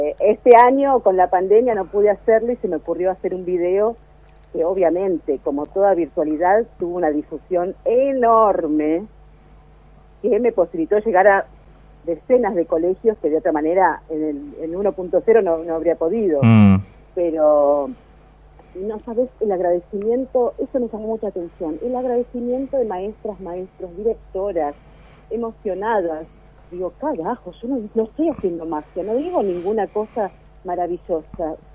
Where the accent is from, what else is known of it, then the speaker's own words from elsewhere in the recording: Argentina; Es nuestra responsabilidad como patriotas, como argentinos y argentinas